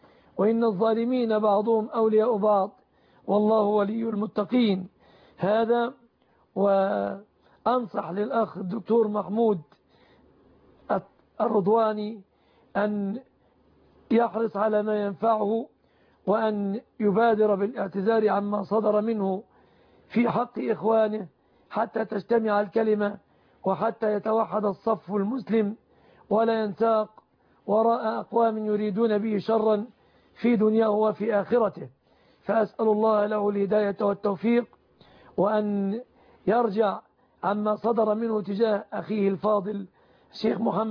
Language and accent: Arabic; Egypt